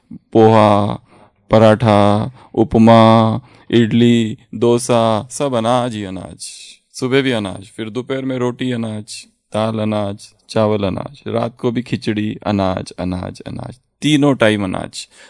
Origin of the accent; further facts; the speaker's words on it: Odisha, India; मैं उड़ीसा से हूँ, मैं एक हाउस वाइफ हूँ